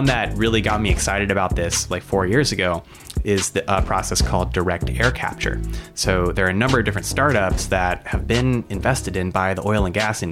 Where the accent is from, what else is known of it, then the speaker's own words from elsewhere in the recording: Phoenix, Arizona, United States; now in Seattle, United States; Yeah, I grew up in Phoenix, Arizona. My family's from California, and I live in Seattle now. So I'm a person of the West